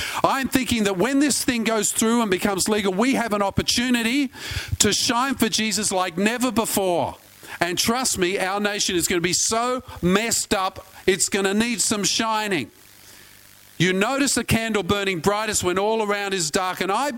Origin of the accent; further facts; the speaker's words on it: Australia; I understand the concept of a fair go. I am Australian. We get it.